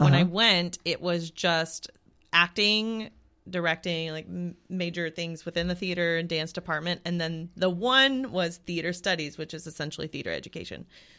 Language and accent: English; Orange, Texas, United States; I am from the border of Louisiana and Cajun land. Bunch of hicks.